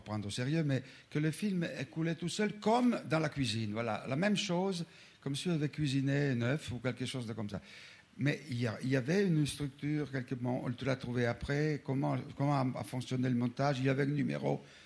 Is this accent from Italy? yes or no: yes; Italy; Je ne suis pas berlusconien, mais je suis italien.